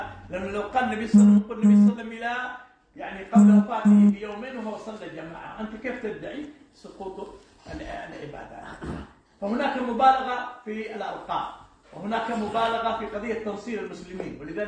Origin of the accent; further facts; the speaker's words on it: Saudi Arabia; عندنا في السعودية